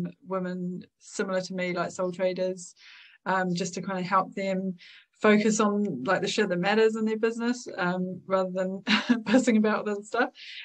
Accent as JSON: {"language": "English", "country": "New Zealand", "moved": "as an adult", "lives_now": "United Kingdom", "said": "I currently live in the UK, but I'm originally from New Zealand, and yeah, came over here about nearly 20 years ago. It'll be 20 years next year."}